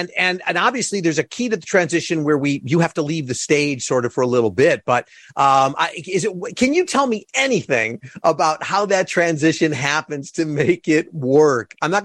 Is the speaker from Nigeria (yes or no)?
no; Chicago, Illinois, United States; Well, because I'm from Chicago. So love to see that.